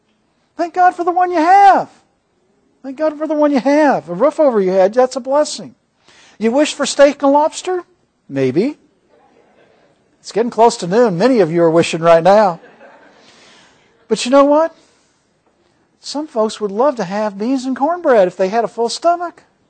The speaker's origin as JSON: {"language": "English", "region": "Scotland", "country": "United Kingdom", "said": "Well, I'm Scottish, that's one reason."}